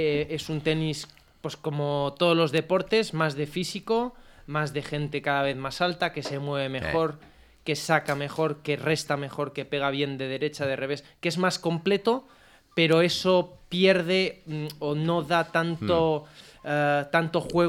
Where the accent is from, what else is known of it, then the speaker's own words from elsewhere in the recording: Spain; en Francia o en Italia se vive de una manera más parecida a la que la podemos vivir los españoles. Somos más latinos, más calientes